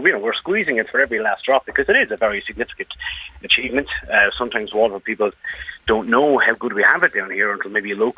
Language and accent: English; Waterford, Munster, Ireland; I'm from Waterford. I'm born and bred in Waterford City.